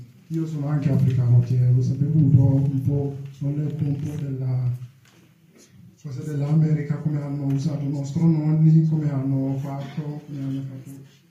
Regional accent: Gambia; Italian is a second language; now in Italy; vengo da Gambia e abito qua

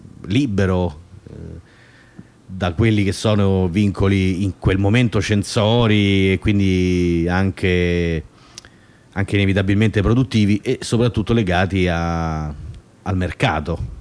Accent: Rome, Lazio, Italy; perché noi siamo romani, abitiamo qui, quindi noi abbiamo dato il patrocinio anche noi come città, e io come abitante di questa città

